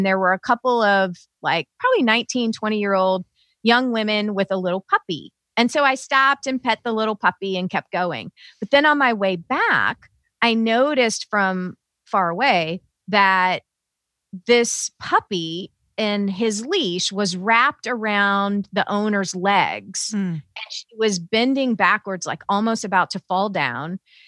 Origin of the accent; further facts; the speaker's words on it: the South, United States; And that phrase, like, don't make a scene, kept coming to me because I was raised in the South.